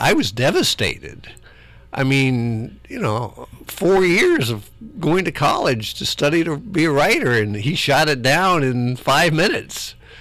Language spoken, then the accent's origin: English; Cincinnati, Ohio, United States; Because I was raised in Cincinnati, so when I got out of Bowling Green, I moved back to Cincinnati.